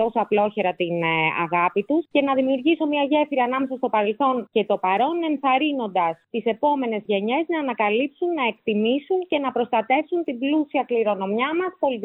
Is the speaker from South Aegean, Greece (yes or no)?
yes; Naxos, South Aegean, Greece; Γεννήθηκα και μεγάλωσα στην Άξο. Τα παιδικά μας χρόνια εδώ στο νησί τη δεκαετία του 80 ήταν γεμάτα ξεγνιασιά και παιχνίδι.